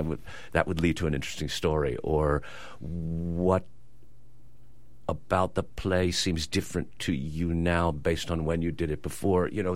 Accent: Canada; You know, I'm Canadian, so I played a little bit of cricket in my youth

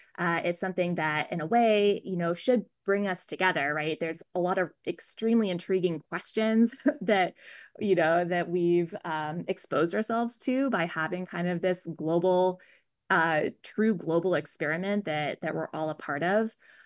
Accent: Alaska, United States; I grew up in Alaska. We don't have a very high, you know, population base.

